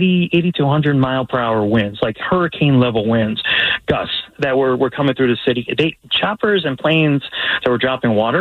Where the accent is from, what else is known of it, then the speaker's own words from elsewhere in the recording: Chicago, Illinois, United States; moved away; so I'm originally from Chicago. I moved here for this job for Sumerian 11 years ago, and I have mom visiting.